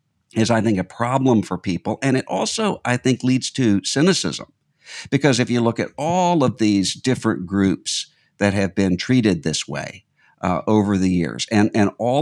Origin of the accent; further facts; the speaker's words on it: Mississippi, United States; a Southern comedian from my home state of Mississippi